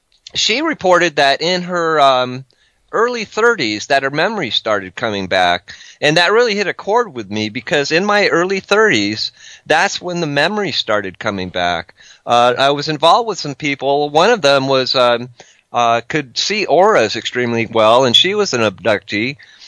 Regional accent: Ross, California, United States; I grew up in Ross, California. That's in Marin County and near Mount Tamalpais.

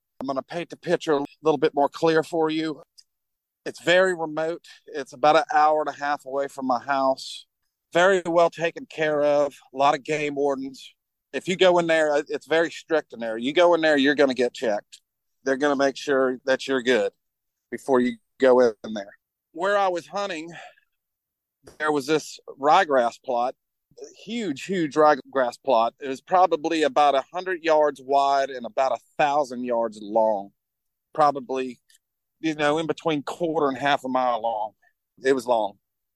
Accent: Biloxi, Mississippi, United States; I'm from Biloxi, Mississippi, southeastern United States. I'm about a mile from the Gulf of Mexico.

